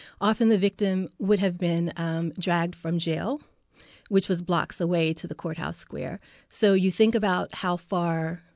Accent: Mississippi, United States; I am from Mississippi. I grew up in the South and knew of the racial violence that was really prevalent in Mississippi

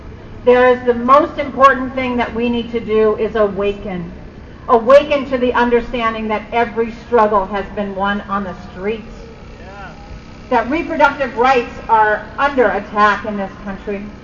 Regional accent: United States; And as an American, we have to be ashamed of what has been going on in our country.

